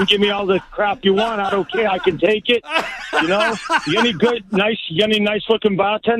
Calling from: Boston, Massachusetts, United States; I'm calling from Boston right now.

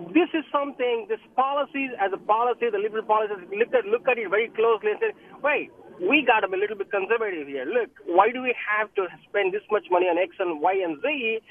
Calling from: San Ramon, California, United States; I'm here, sir. I'm from San Ramon.

